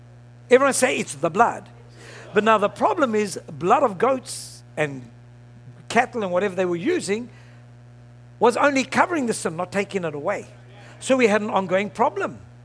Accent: South Africa; born there; And I was born in South Africa. I had no say in the matter.

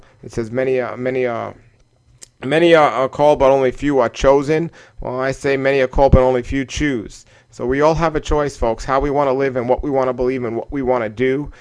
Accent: New York City, New York, United States; You know, I grew up an atheist in New York City, and I didn't know much about the scriptures

